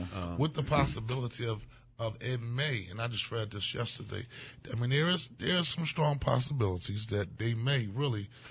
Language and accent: English; Philadelphia, Pennsylvania, United States; I grew up in Point Breeze, South Philadelphia all my life.